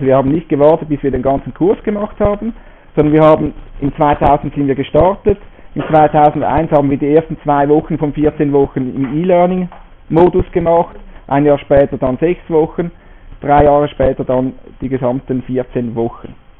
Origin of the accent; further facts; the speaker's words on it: Winterthur, Zurich, Switzerland; dass ich als gebürtiger Winterthur und noch in Winterthur lebe, hier sozusagen ein Heimspiel feiern darf.